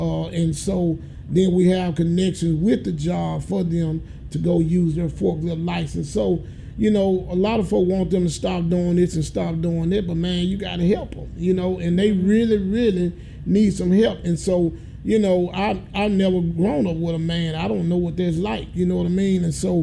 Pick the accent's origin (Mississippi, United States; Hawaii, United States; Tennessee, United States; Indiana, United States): Tennessee, United States; I grew up in Clementine, the project. You know, a lot of folk drive down Austin Peay and see that big campus. But I came from a poor family for real.